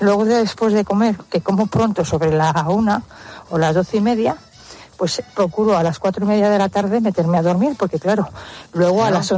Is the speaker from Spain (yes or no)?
yes; Santander, Cantabria, Spain; de Santander y soy ponedora